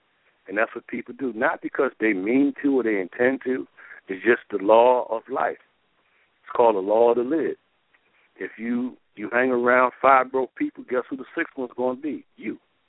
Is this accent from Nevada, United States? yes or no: no; Baltimore, Maryland, United States; I know back in my hometown in Baltimore